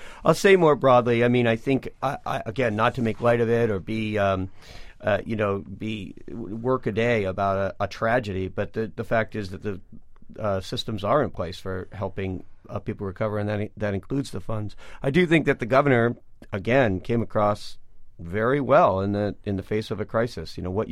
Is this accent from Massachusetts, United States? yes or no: yes; Massachusetts, United States; because I'm from Western Mass and actually used to commute every day to downtown Springfield.